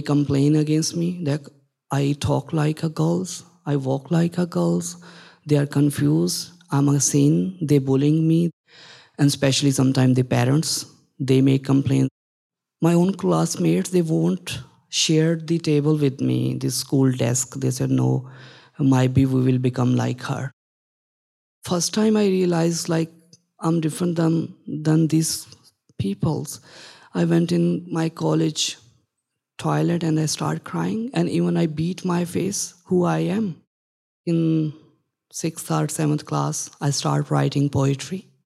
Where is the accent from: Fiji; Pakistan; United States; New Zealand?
Pakistan; English is a second language; I'm from Pakistan. Being a trans born in Pakistan, it was a sin.